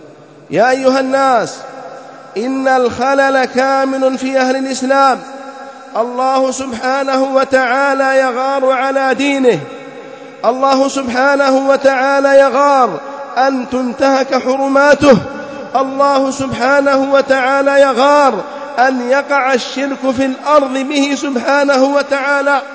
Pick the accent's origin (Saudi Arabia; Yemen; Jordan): Yemen; كم من القباب والقبور في بلادنا اليمن التي تعبد من دون الله،